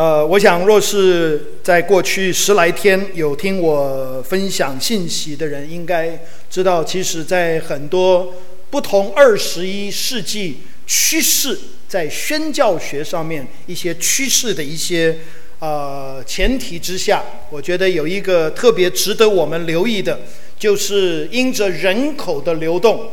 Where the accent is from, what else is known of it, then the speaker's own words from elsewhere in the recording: Taiwan; 提到我的中文其实不单单是因为我在台湾出生长大的